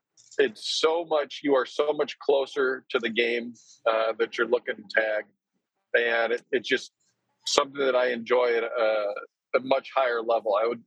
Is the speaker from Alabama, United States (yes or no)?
no; Decorah, Iowa, United States; Northeast Iowa, I'm from Decorah, kind of the heart of that Obama-Trump country.